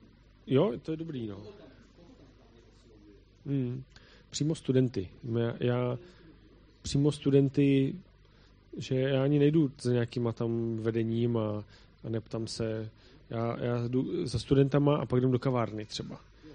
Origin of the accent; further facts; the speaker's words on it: Prague, Czechia; on byl úplně nadšený, že jsem z Prahy